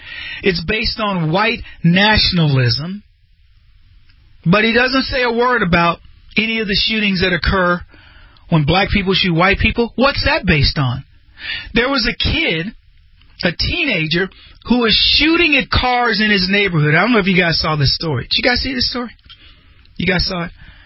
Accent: United States; born there; proud to be born here. I mean, I can't even see straight sometimes. I'm like, oh, thank the Lord. I'm American.

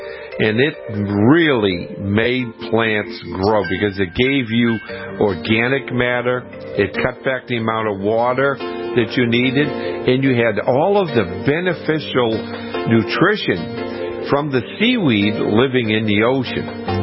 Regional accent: Massachusetts, United States; When I was growing up on the South Shore of Boston, we used to go down to the beach after we had a storm.

